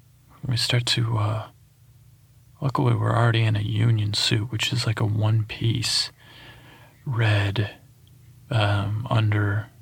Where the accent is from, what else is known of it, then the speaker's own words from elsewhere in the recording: Syracuse, New York, United States; I grew up in Syracuse, New York. Most of you, some of you know that, some of you don't.